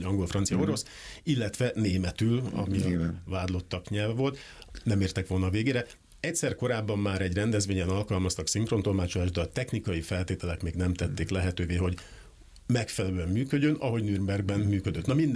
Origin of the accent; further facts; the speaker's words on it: Hungary; born there; Itt születtem, igen.